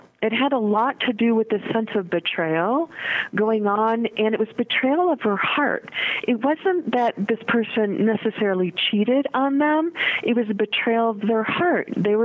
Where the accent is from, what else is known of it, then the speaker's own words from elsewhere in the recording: Michigan, United States; now in Colorado, United States; But if anybody asks me where home is, although I grew up in Michigan, Home for me is Colorado.